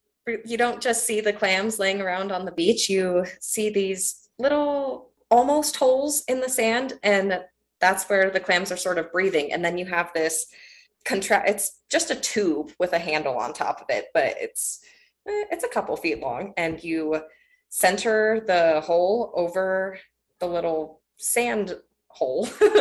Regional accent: Oregon, United States; now in Montana, United States; I have not always been here. I grew up in Oregon, which was an awesome way to grow up.

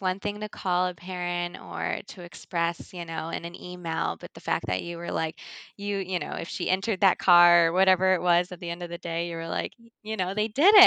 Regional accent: Georgia, United States; growing up in Georgia, I did not know a lot of people, you know, going all the way up to the Midwest.

